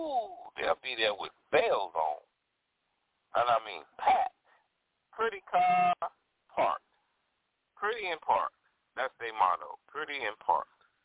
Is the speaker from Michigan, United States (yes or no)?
yes; Detroit, Michigan, United States; that's my hometown.